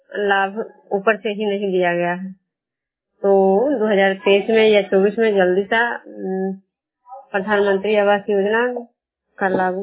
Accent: Bishnupur, Bihar, India

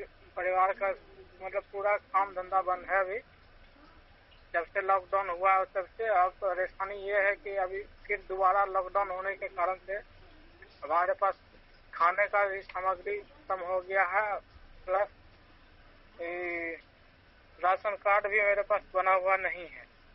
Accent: Munger, Bihar, India; मुंगेर के जिला मुंगेर के वार्ड नंबर 6 के निवासी हैं।

